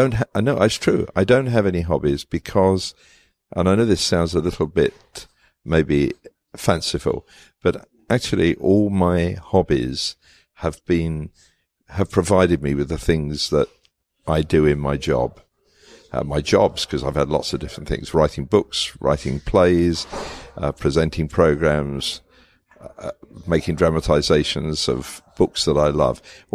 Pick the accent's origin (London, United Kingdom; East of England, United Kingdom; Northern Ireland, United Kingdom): London, United Kingdom; I was born in London and I've lived in and around London all of my life.